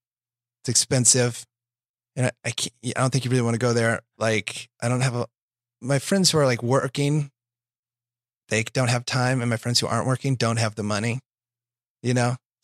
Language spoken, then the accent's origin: English; Iowa, United States; now in Los Angeles, United States; cause if I stay in LA, I'm from Iowa.